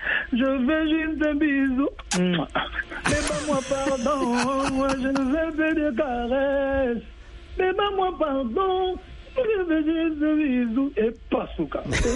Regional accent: Bandal, Kinshasa, DR Congo; Moi, je suis de Bandal.

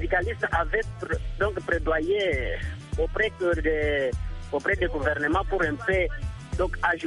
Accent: DR Congo; now in Angola; Je suis en Angola, mais je suis un Congolais.

